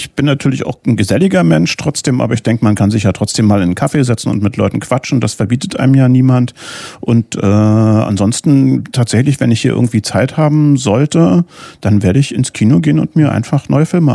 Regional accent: East Germany, Germany; Ja, wir kommen ja aus dem Osten.

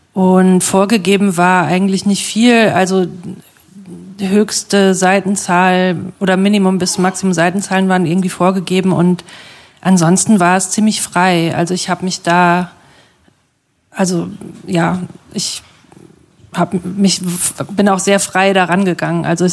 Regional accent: Bad Kreuznach, Rhineland-Palatinate, Germany; ich komme aus Bad Kreuznach, das ist in der Nähe vom Hunsrück

